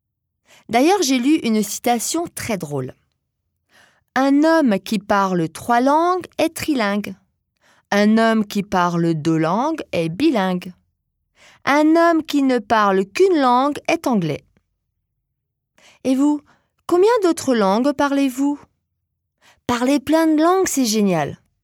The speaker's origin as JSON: {"language": "French", "country": "France", "said": "Regardez chez nous en France. Chaque région a ses paysages, ses plats, ses expressions et même son accent."}